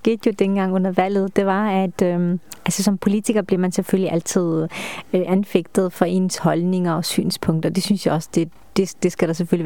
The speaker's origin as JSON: {"language": "Danish", "town": "Esbjerg", "region": "Region of Southern Denmark", "country": "Denmark", "tie": "born or raised there", "said": "Ja, jeg er opvokset i Esbjerg."}